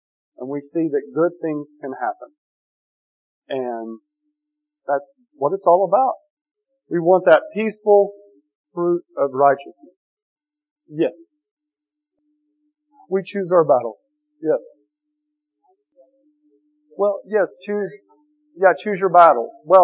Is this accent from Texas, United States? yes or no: yes; Giddings, Texas, United States; I grew up in Giddings. I mean, I didn't grow up in a rough place